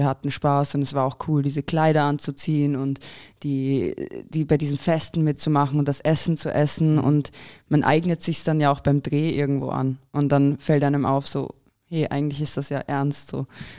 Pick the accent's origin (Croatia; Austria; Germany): Croatia; ich bin Kroatin